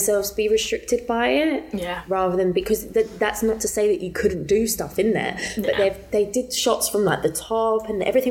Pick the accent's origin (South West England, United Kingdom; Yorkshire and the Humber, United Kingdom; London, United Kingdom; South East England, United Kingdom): London, United Kingdom; because I'm from Southeast London.